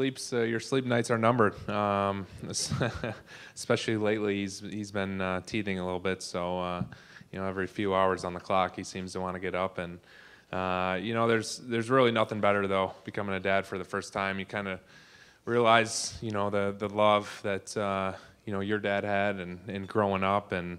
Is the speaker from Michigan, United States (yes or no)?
yes; Michigan, United States; I thought that I had a unique story growing up in Michigan then playing for the Red Wings